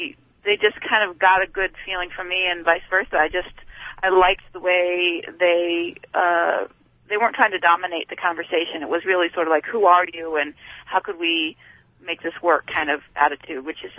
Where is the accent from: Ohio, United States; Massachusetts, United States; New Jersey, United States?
New Jersey, United States; Princeton; born there; I was born in Princeton, New Jersey. My father taught there.